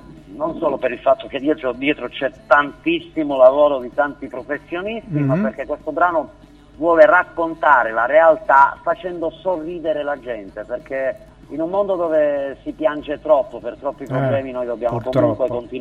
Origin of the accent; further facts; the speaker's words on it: San Severino Lucano, Basilicata, Italy; i nonni erano di una frazione del mio paesino d'origine, di San Severino Lucano.